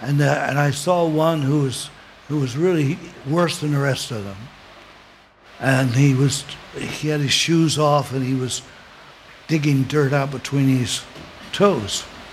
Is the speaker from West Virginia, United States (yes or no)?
yes; West Virginia, United States; born there; I was born in West Virginia, and we had people that are related, and we call them blood kin.